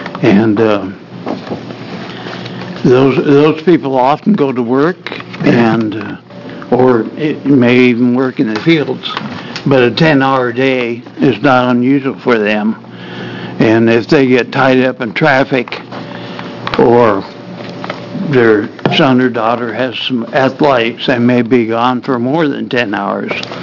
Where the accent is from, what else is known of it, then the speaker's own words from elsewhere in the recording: Oregon City, Oregon, United States; I'm from Oregon City.